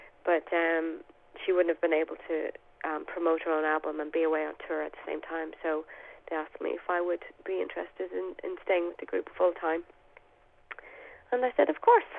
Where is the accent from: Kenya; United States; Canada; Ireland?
Ireland; we're five Irish lassies out there doing our thing